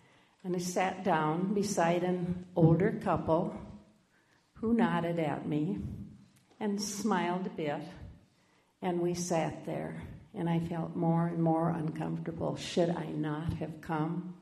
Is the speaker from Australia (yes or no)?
no; Pakistan; now in Minnesota, United States; My husband and I moved to the United States 13 years ago. We're from Pakistan.